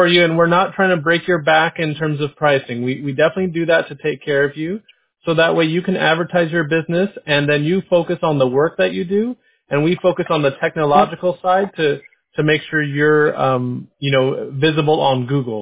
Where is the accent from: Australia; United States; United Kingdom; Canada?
United States; San Diego, California; I grew up in San Diego, California.